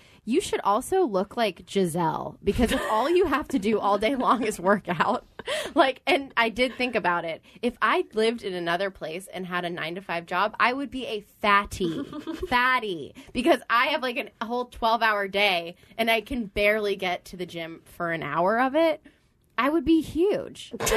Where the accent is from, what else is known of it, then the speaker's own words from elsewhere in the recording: Atlanta, Georgia, United States; And they shot it in my hometown.